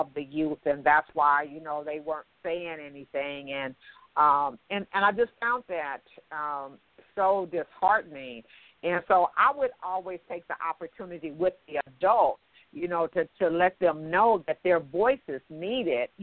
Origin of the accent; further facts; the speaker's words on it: Watts, California, United States; now in Atlanta, United States; I've been in Atlanta about 22 years now, Candy, but I was born and raised in Watts, graduated from Jordan, and had a youth organization right there in South Central on Vermont and Manchester.